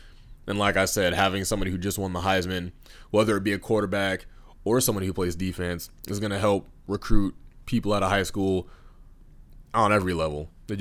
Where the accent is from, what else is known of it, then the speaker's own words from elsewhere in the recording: Portland, United States; which was more like a typical day back in my hometown of Portland.